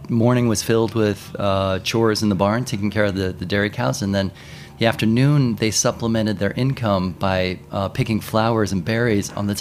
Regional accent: Cincinnati, Ohio, United States; Yes. Yeah. I grew up in Cincinnati.

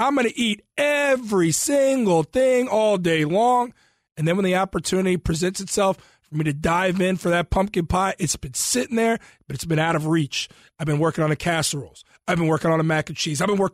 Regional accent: Cincinnati, Ohio, United States; Because I'm a big Cincinnati Bengals guy, born and raised in Cincinnati.

